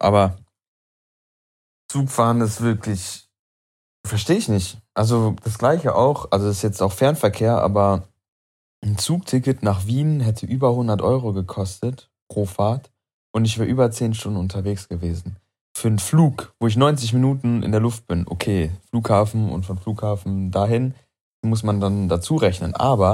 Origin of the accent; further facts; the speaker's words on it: Frankfurt, Hesse, Germany; born there; Da bin ich als gebürtiger Frankfurter natürlich stolz.